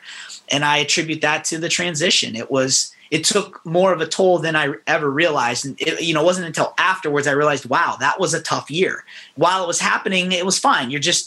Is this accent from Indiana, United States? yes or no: no; Las Vegas, Nevada, United States; It's like I grew up in Las Vegas. I went to Arizona State. Tempe and Las Vegas are very similar.